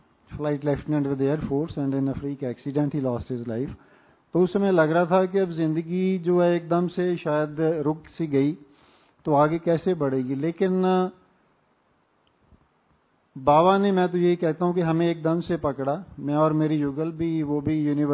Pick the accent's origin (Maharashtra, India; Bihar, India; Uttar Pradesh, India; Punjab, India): Punjab, India; मैं बेसिकली पंजाब से हूँ।